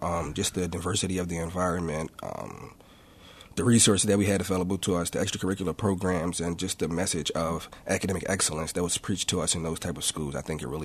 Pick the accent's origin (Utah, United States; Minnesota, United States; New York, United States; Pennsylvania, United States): Pennsylvania, United States; Philadelphia; So I grew up in North Philadelphia, and the neighborhood schools around me were not the best quality of schools.